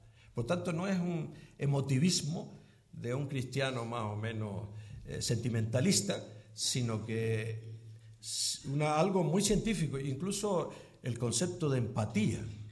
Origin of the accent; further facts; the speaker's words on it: Las Palmas, Canary Islands, Spain; Yo, como soy canario, eso de las S, no esperen gran exactitud gramatical. Aunque siempre recuerdo, perdona la anécdota, había un profesor nuestro en Canarias que Las Palmas, cuando yo era niño